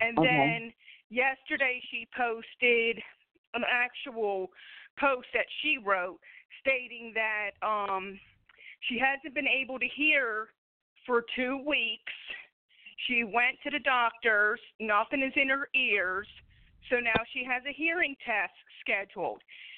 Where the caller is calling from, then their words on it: Philadelphia, Pennsylvania, United States; calling you from Philadelphia, PA.